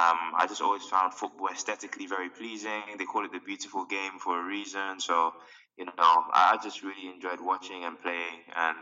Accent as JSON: {"language": "English", "town": "Hackney", "region": "London", "country": "United Kingdom", "lives_now": "Dagenham, United Kingdom", "said": "So I live in England. I live in Dagenham, Essex, at the moment. Originally from East London, born in Hackney."}